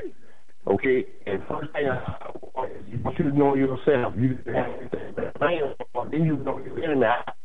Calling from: Scottsdale, North Carolina, United States; I'm from Scottsdale in North Carolina.

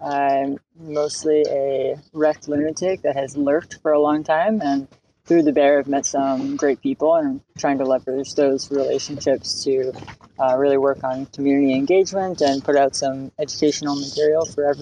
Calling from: Spain

